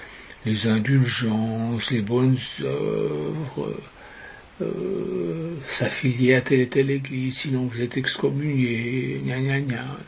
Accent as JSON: {"language": "French", "country": "Switzerland", "tie": "born or raised there", "said": "Moi, j'ai vécu à la campagne presque toute ma vie et j'ai vu souvent des veaux sortir d'une étable. À côté de chez moi, en Suisse, il y avait une ferme"}